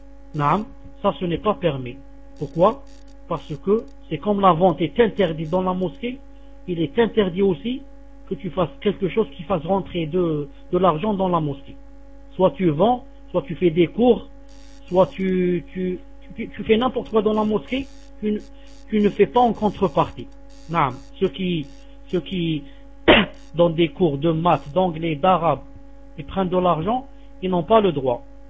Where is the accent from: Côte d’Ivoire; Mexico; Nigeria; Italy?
Italy; Salam alaikum, je suis italien converti depuis 2 ans.